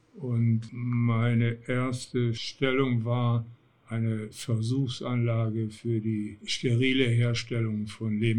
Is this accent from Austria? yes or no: no; Lower Saxony, Germany; also born or lived in Southern Germany / Lower Rhine; ich bin geboren in Süddeutschland, aufgewachsen in der Heide und dann am Niederrhein. Und das zeigt schon, dass meine Eltern auch häufiger mal umgezogen sind.